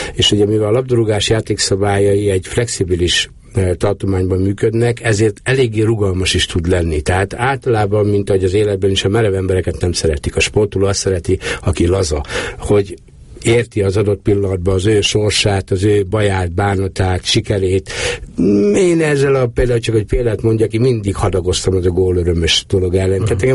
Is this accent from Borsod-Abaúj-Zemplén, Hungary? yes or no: yes; Emőd, Borsod-Abaúj-Zemplén, Hungary; born there; Nem, én Emődön születtem. Emődön születtem